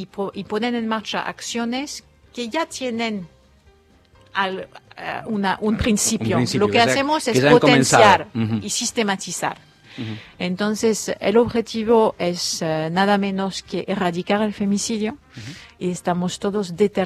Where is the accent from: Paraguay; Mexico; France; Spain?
France; Spanish is a second language; now in Argentina; mi madre está en Francia, que soy francesa